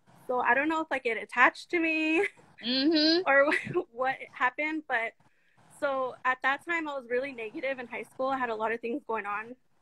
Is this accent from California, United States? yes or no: yes; Ontario, California, United States; I'm from Ontario, California.